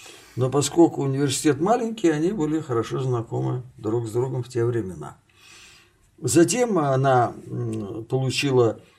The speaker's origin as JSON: {"language": "Russian", "country": "Belarus", "tie": "born there", "said": "Мои родители были крестьяне по происхождению. В 1932 году, когда я родился в Белоруссии, это родина моих родителей, был голод."}